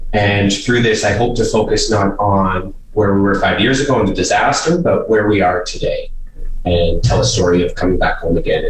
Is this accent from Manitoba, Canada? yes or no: no; Fort McMurray, Alberta, Canada; I was born and raised in Fort McMurray